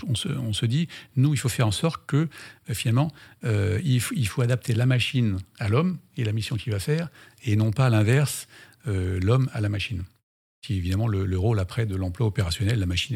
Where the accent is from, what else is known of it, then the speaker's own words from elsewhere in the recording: France; qu'on était, nous, Français, tout seuls, à travailler un peu avec les Américains. Mais quand on était chez nous, en France, sur notre porte-avions